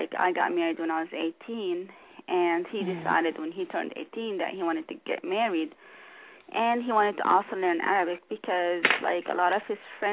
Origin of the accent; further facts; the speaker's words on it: Montana, United States; born there; also born or lived in Jordan / New York; and I was born in Montana.